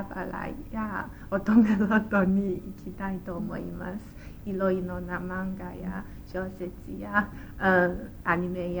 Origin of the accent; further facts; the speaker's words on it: China; Japanese is a second language; 私は中国人ですから、英語は全然違うです。